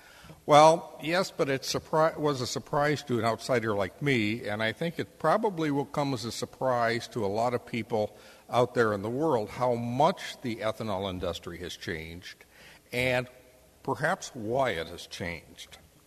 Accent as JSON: {"language": "English", "town": "Cleveland", "region": "Ohio", "country": "United States", "tie": "born or raised there", "said": "the Cuyahoga River, for one, in my hometown of Cleveland."}